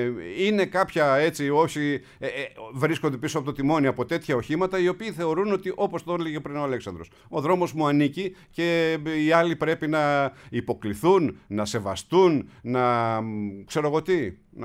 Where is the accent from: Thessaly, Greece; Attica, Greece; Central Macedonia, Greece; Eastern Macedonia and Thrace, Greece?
Thessaly, Greece; Livadi; Λιβάδι, Λαρίσης, Λιβάδι Ολύμπου.